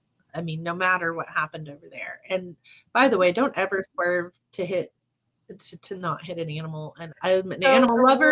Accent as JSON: {"language": "English", "region": "Arkansas", "country": "United States", "tie": "born or raised there", "said": "I grew up in Southern Arkansas. I heard horror stories all the time of people hitting deer."}